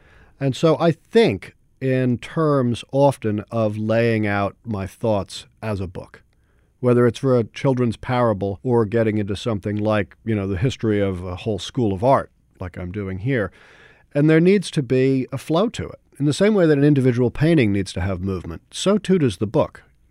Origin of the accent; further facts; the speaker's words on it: New York City, New York, United States; now in New Orleans, United States; I was born and raised in New York City, so as a result, I'm always also sort of a New Yorker. Most of my family's still there